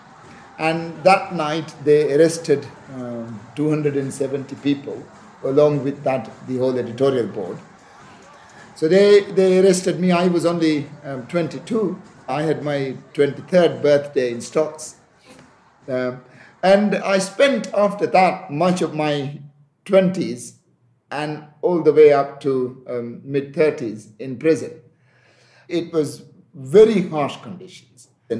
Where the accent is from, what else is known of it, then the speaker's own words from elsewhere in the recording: Maldives; When we grew up in the Maldives, we had beach, we had the sea, and we went swimming almost every day.